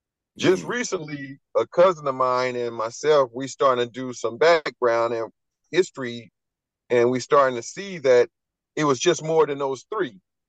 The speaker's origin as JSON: {"language": "English", "town": "Compton", "region": "California", "country": "United States", "tie": "born or raised there", "said": "All right, so I grew up in Compton. My mother and father went to Compton High. I went to Compton High."}